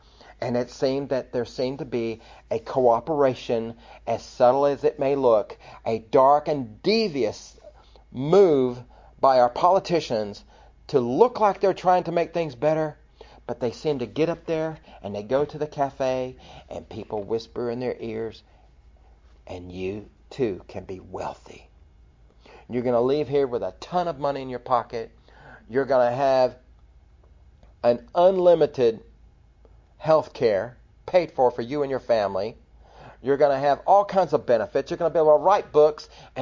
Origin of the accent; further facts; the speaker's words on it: Texas, United States; Heavenly Father, Lord, we're American. We're Texans.